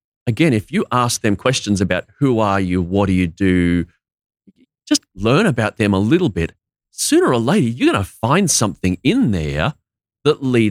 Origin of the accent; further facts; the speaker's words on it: Australia; accent: Australian; mine's probably not as pronounced as other Australian accents, partly because of what I do is communication.